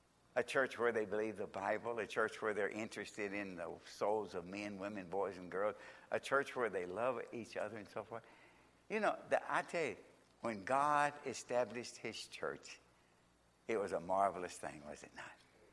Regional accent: Kentucky, United States; Lord, I'm from Kentucky. I have a hard time with English.

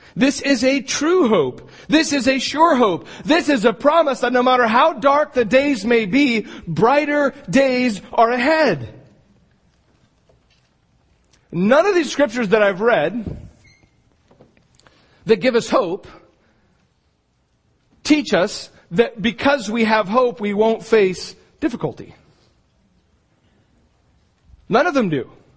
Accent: United States; and I love America, and I'm thankful that I'm an American, and I am grateful for that fact.

